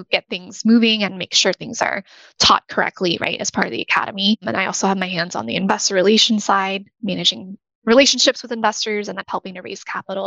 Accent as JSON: {"language": "English", "region": "Arizona", "country": "United States", "tie": "born or raised there", "said": "Also, part of that is because I grew up in Arizona and I'm very familiar with that market. Went to school in Tucson."}